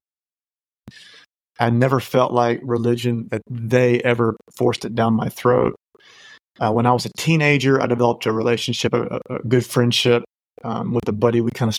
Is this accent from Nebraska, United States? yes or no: no; South Carolina, United States; you know, even growing up in South Carolina, which is definitely southern.